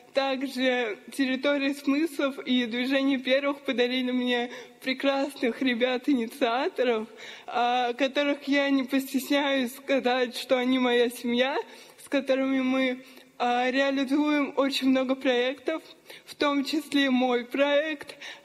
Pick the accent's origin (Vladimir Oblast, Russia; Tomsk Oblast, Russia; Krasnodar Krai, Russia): Vladimir Oblast, Russia; мне 16 лет, и я из Владимирской области